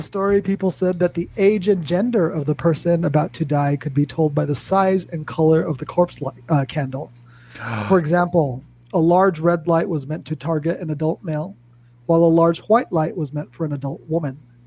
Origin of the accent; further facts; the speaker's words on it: New Mexico, United States; As some of you know, I grew up in New Mexico, far, far from the roads of Wales